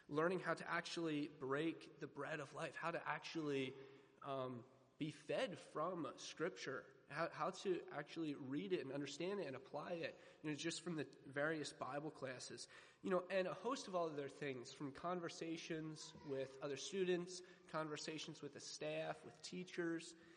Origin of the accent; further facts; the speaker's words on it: Pennsylvania, United States; I'm from Pennsylvania.